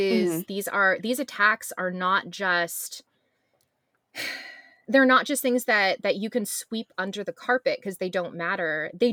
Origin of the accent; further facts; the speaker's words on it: British Columbia, Canada; I definitely don't know anything about that being from British Columbia, which is currently on fire.